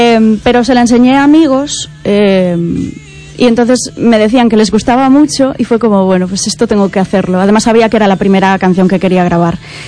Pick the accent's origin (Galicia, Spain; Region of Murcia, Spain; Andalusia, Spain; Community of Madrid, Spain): Galicia, Spain; Cabañas; Soy de Ferrol. Soy de un pueblecito pequeñito que se llama Cabañas, pero sí, soy de Ferrolterra.